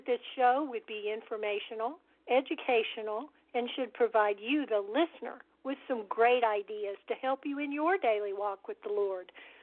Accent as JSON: {"language": "English", "region": "Texas", "country": "United States", "said": "Yep, and I'm from Texas."}